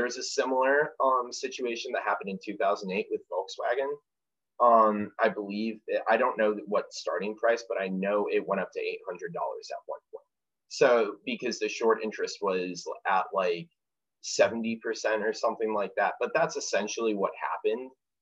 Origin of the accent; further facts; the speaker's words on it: Clearwater, Florida, United States; I'm from Clearwater Beach, so I like grew up on surfing and doing all those things that like people who grew up in those places do.